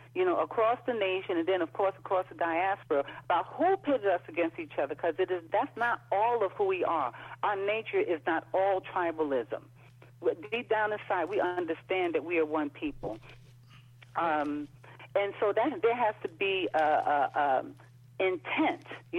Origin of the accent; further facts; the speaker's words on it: Brooklyn, New York, United States; When I lived in Brooklyn, I was raised in Brooklyn, and I remember how the West Indians and the black folk born in America and the Africans and, you know, everybody was pitted against each other.